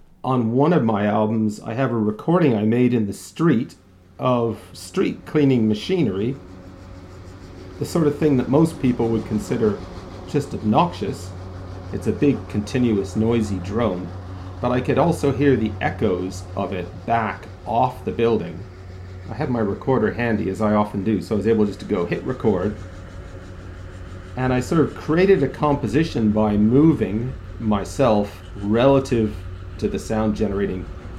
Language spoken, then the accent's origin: English; Canada; now in Ireland; I'm a sound artist and researcher based in Ireland. I've been living here for 20 years after growing up in Canada.